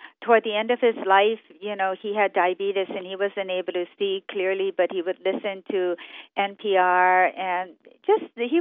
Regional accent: Honolulu, Hawaii, United States; I was born and raised in Honolulu and grew up in Manoa

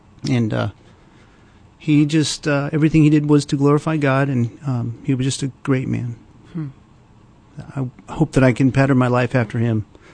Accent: Dayton, Ohio, United States; moved away; also born or lived in Hollywood, Florida; Well, I was born in Florida, Hollywood, Florida. Mm-hmm. And I was, after a couple years, we moved to Ohio to live in Dayton. So I was raised, large part of my life was in Dayton, Ohio.

